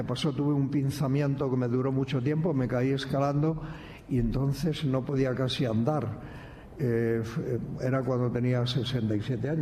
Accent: Madrid, Community of Madrid, Spain; also born or lived in Ávila; Yo nací en Ávila, aunque viví siempre en Madrid

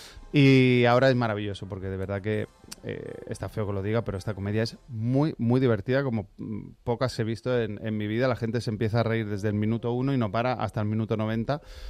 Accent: Málaga, Andalusia, Spain; accent: Málaga; ahí hablamos con nuestro propio acento porque los cuatro somos malagueños.

